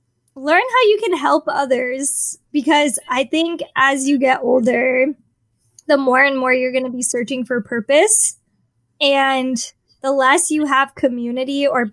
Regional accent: United States; luckily, because I'm an American, I had the money and the privilege

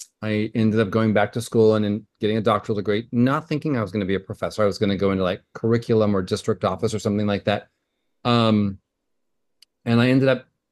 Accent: San Diego, California, United States; I was born and raised in San Diego. I'm a third generation San Diego. And my grandparents were here. My mom and dad are here.

